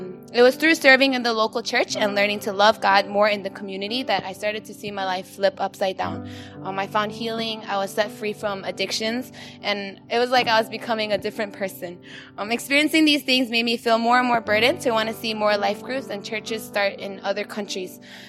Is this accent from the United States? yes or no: no; Hong Kong; I grew up in Hong Kong, so this is my hometown.